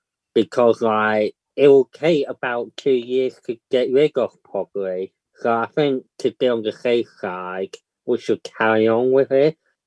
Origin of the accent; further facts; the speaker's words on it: Southport, North West England, United Kingdom; I'm from Southport.